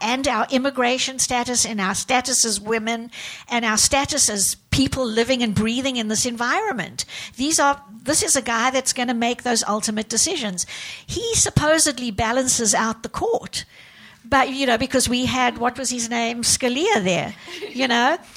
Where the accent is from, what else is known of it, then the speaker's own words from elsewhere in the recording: South Africa; moved away; I've lived here. I came as an immigrant from South Africa, and I've lived here for 30 years.